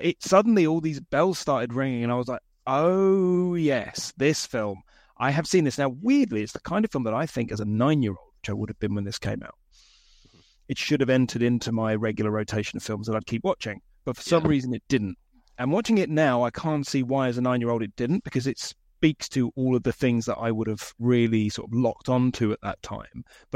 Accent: United Kingdom; And I think being British, it probably speaks less to me slightly than it would to an American.

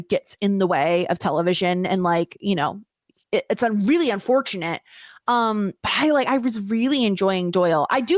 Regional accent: Canada; I'm actually Canadian, eh?

